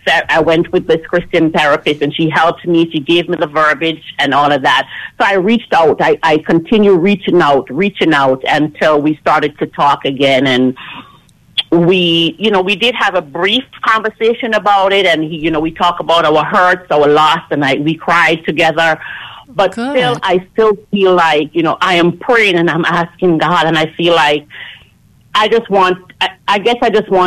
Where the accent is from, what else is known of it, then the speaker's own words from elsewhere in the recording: Jamaica; so I grew up in a culture that was very homophobic. We're from Jamaica.